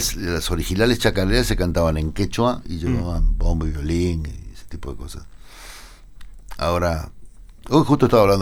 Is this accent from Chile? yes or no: no; Uruguay; Yo me considero uruguayo y oriental.